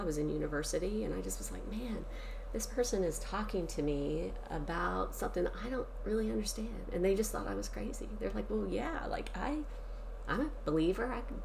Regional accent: Ohio, United States; I grew up in Ohio, so just a lot of like nitty gritty ways

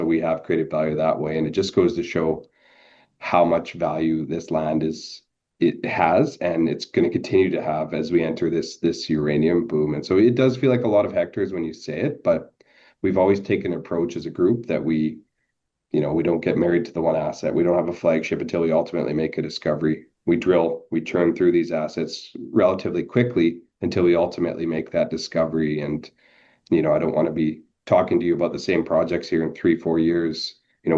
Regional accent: Saskatchewan, Canada; And I grew up in Saskatchewan, the region where it's located.

